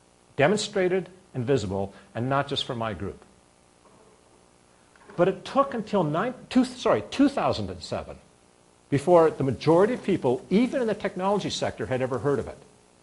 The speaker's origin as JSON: {"language": "English", "country": "Canada", "said": "That's a Canadian reference to remind you that I'm Canadian."}